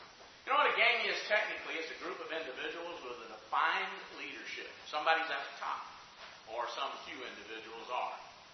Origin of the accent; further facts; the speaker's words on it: Decatur, Alabama, United States; My hometown of Decatur, Alabama, Wes knows very well, is not a huge town. I think it's up to about 70 to 75,000 people.